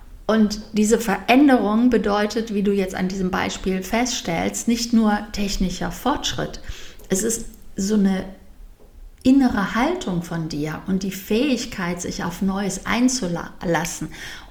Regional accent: Cologne, North Rhine-Westphalia, Germany; ich bin Kölnerin, wir lebten in Köln, meine Mutter, meine Schwester und ich.

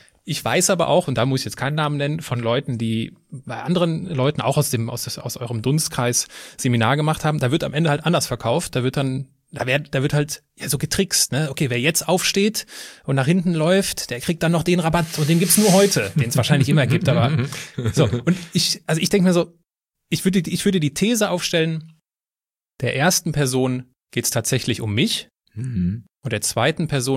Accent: Westerwald, Germany; ganz in der Nähe, wo ich herkomme, im Westerwald.

